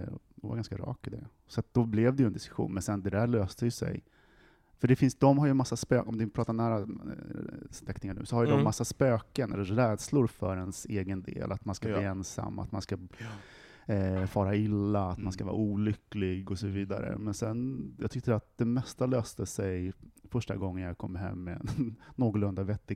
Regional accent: Västerås, Västmanland County, Sweden; i Västerås där jag kommer ifrån. Plötsligt så har liksom man tappat halva språket.

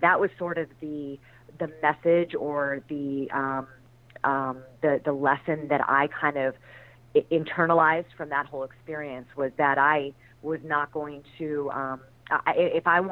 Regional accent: Fort Lauderdale, Florida, United States; but I grew up in Fort Lauderdale, Florida.

